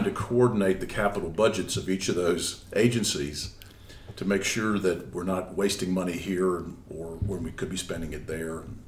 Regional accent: Cincinnati, Ohio, United States; I grew up in Cincinnati, but never knew that name.

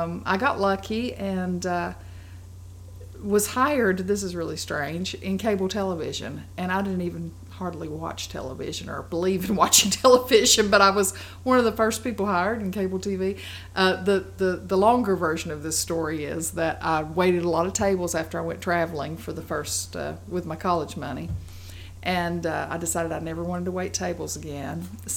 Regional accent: Seymour, Tennessee, United States; I grew up in Seymour, a little bedroom community of Knoxville now

